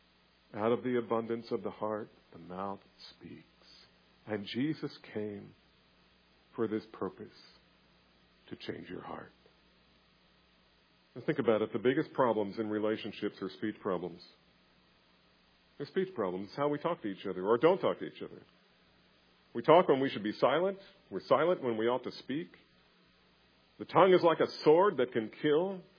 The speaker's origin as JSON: {"language": "English", "region": "New Jersey", "country": "United States", "tie": "born or raised there", "said": "When I was young, growing up in New Jersey, my friends and I labored hard at outdoing one another in filthy speech."}